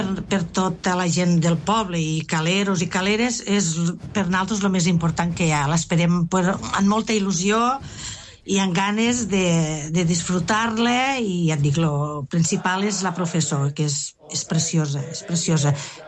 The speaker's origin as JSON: {"language": "Catalan", "town": "L'Ametlla de Mar", "region": "Catalonia", "country": "Spain", "tie": "born or raised there", "said": "estic parlant ara del pregó, davant del meu poble, tota la cala."}